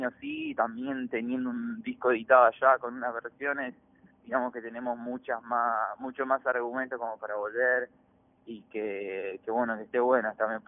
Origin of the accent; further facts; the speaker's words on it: Buenos Aires Province, Argentina; Como también las bandas que somos de acá, de Conurbano, de Buenos Aires